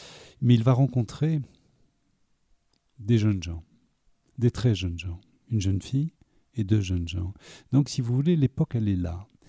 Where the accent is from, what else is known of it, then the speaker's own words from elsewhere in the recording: Quimper, Brittany, France; je viens de Bretagne, que je suis né à Quimper, qui est la patrie de Marc Jacob.